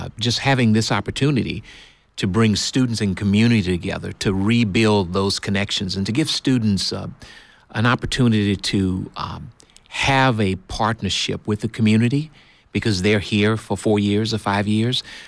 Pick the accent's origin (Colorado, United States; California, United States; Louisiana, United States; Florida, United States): Louisiana, United States; Opelousas; I'm from Opelousas, Louisiana.